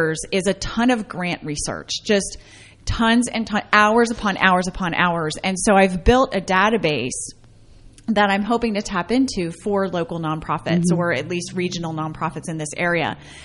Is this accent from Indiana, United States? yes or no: no; Pennsylvania, United States; oh, yes. I'm from central Pennsylvania.